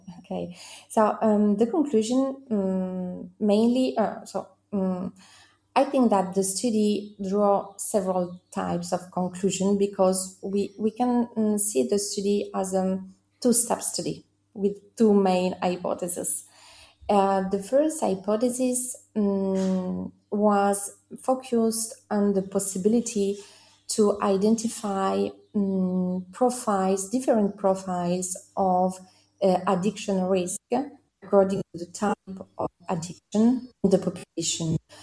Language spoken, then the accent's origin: English; France; accent: French; English is a second language; now in Rome, Italy; I want to say sorry for the audience because of my French accent, because I'm French, but I'm working in Italy, in Rome.